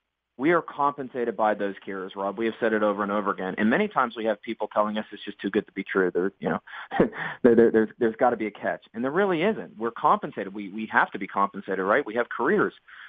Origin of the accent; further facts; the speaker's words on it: Pittsburgh, Pennsylvania, United States; these people, for the most part, were born and raised in Pittsburgh, as I was, as Steve was.